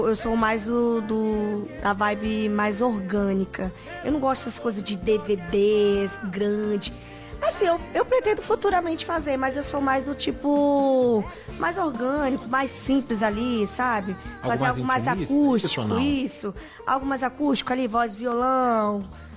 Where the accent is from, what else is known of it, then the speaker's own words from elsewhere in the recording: Rio de Janeiro, Brazil; Porque filha de nordestina aqui, né? Sou carioca, mas eu sou filha de nordestina.